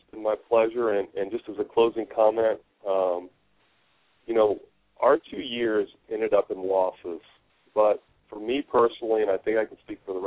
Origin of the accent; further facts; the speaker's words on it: Indiana, United States; high school basketball growing up in Southern Indiana was my first love.